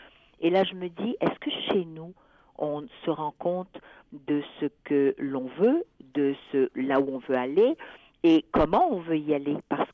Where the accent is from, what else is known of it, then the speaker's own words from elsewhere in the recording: Quebec, Canada; en tant que Québécois, je vais pouvoir donc faire la promotion de ce livre à partir du mois de mars à l'international.